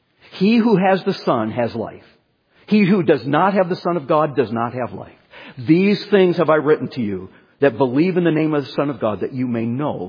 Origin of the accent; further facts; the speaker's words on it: Michigan, United States; When I was growing up in Michigan, I spent a lot of time outdoors. There was a river right across the street from us.